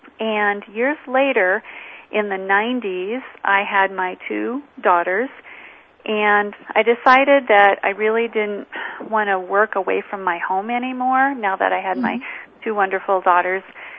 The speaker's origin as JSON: {"language": "English", "region": "Midwest", "country": "United States", "tie": "born or raised there", "said": "I grew up in the Midwest, and I had allergies as a child."}